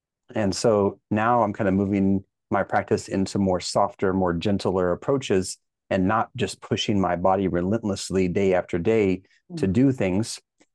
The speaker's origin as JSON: {"language": "English", "region": "Texas", "country": "United States", "said": "Well, as an American and specifically a Texan"}